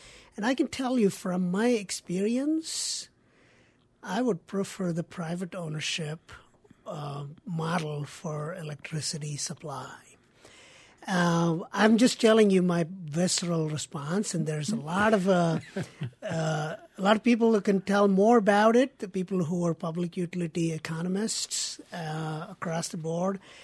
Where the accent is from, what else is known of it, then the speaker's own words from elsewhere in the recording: India; I grew up in India